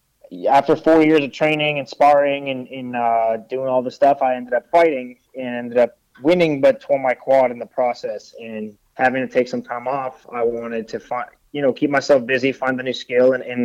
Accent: Montreal, Quebec, Canada; like anybody growing up in Montreal, I grew up playing hockey, wanted to play in the NHL.

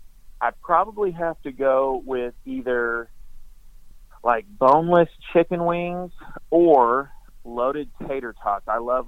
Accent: Dominican Republic; So growing up, you know, we grew up in the Dominican Republic. We were very poor, so we didn't have a ton.

